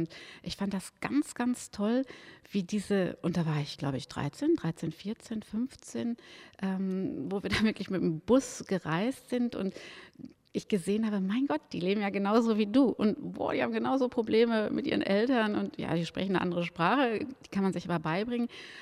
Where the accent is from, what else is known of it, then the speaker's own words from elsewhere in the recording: North Rhine-Westphalia, Germany; als Westfale hat man ja so einen gleichen Slang